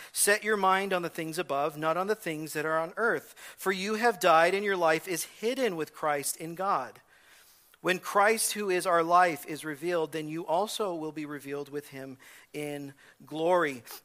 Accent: California, United States; because I'm from Southern California. Took me all the way to East L.A. I was near more Orange County.

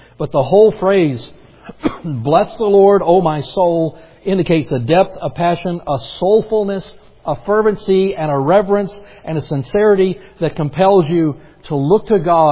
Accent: the South, United States; I grew up in the South. Most of you know

